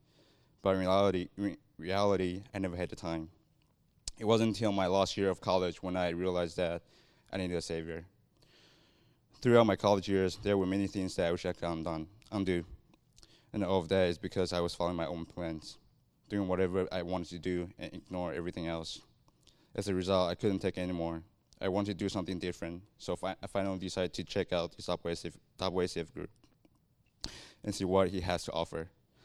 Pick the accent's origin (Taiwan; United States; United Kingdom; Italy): Taiwan; I'm from Taiwan, a small country next to China.